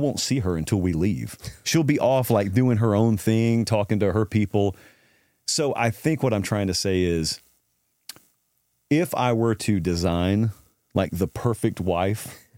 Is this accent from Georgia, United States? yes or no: yes; Columbus, Georgia, United States; when I grew up in Columbus, in Columbus, Georgia, I had no money